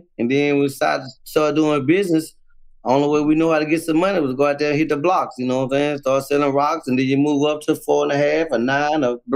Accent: Houston, Texas, United States; South Park, the South Side. When you hear everybody say the South Side, the dead end, mm-hmm. I originated out the dead end, you know what I'm saying?

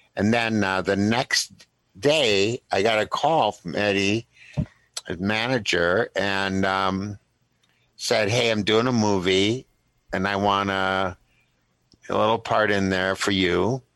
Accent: Minnesota, United States; as a Minnesotan as I am, a very Midwesterner

